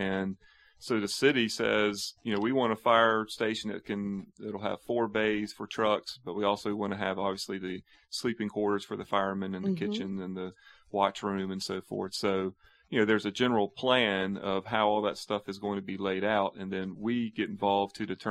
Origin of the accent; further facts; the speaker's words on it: Wilmington, North Carolina, United States; Well, I'm a native. I was born in New Hanover Hospital.